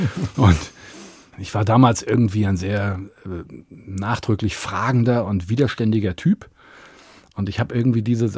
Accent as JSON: {"language": "German", "town": "Idstein", "region": "Hesse", "country": "Germany", "tie": "born or raised there", "said": "bin dann ja groß geworden in Idstein."}